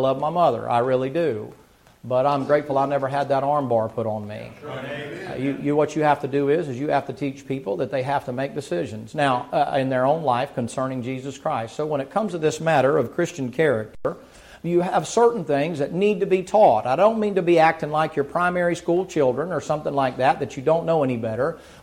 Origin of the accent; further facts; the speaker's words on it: the South, United States; You Southerners, I'm a Southerner. I'm born and bred Southern.